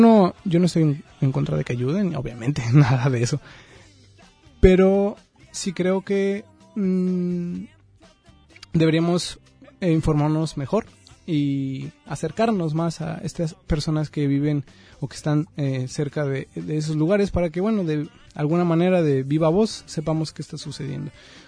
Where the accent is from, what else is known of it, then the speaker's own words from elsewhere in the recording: Mexico City, Mexico; yo vengo de la Ciudad de México.